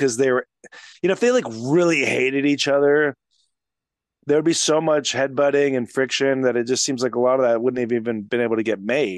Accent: Texas, United States; I mean, hey, I'm from Texas.

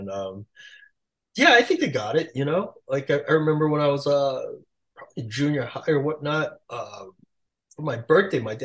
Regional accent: Queens, New York, United States; I just met a bunch of young DJs at the time growing up in Queens. And was really lucky too. My neighbors across the street from me in Queens were these two older guys

